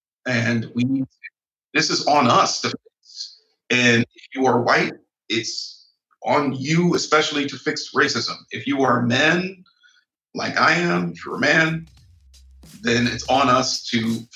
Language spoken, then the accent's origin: English; Ohio, United States; they should close the Lordstown auto plant, which is right near where I grew up in Northern Ohio